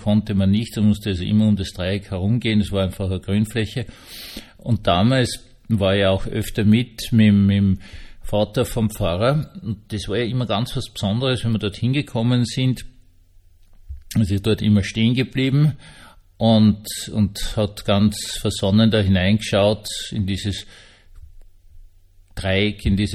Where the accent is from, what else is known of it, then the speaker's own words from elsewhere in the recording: Vienna, Austria; ich bin ja eigentlich Wiener